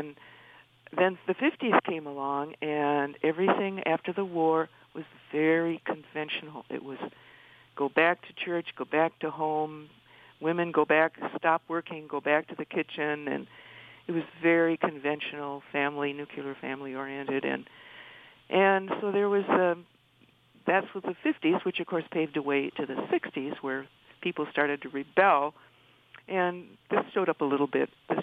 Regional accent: Minnesota, United States; Well, it's about growing up in the Twin Cities area in those eras, the 40s and 50s.

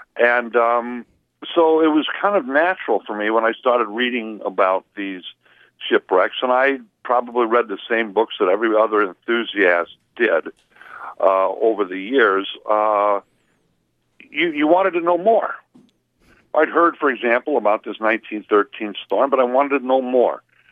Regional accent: Milwaukee, Wisconsin, United States; now in Kenosha, United States; I was raised in Milwaukee, and now I live in Kenosha, Wisconsin.

